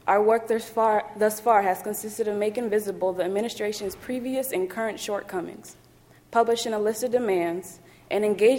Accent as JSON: {"language": "English", "town": "Portland", "region": "Oregon", "country": "United States", "tie": "born there", "said": "I was born in North Portland, and I'm a first-generation college student."}